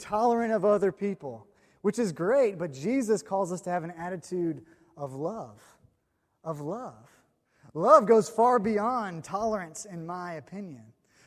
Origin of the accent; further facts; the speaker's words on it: Nolensville, Tennessee, United States; I grew up in Nolensville. I grew up in a really wealthy county with an excellent school system.